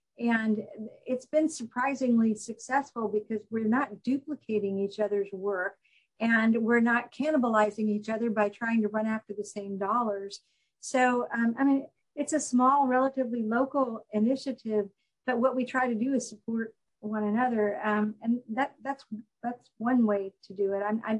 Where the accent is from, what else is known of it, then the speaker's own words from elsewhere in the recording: Texas, United States; I'm from Texas and people tend to just say what they think.